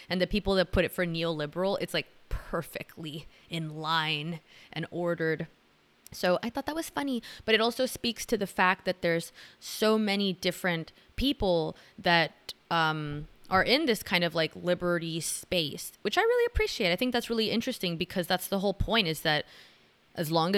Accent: Miami, Florida, United States; Because I am from Miami, so I wanted to go back.

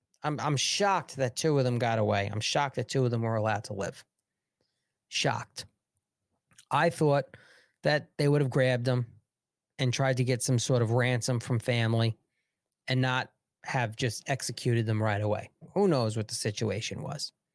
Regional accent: United States; me as an American, I have no desire to go to any other country right now.

